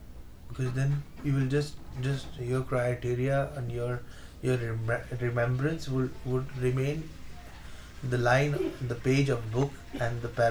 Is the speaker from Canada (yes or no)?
no; India; But as an Indian, I would say this is the instrument of God.